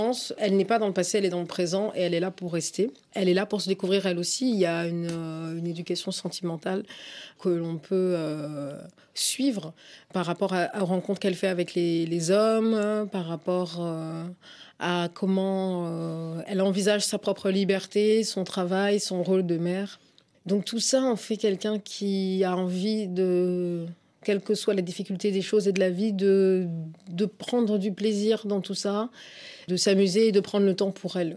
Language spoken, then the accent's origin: French; Paris, Île-de-France, France; born there; Et après, elle est donc je suis née à Paris.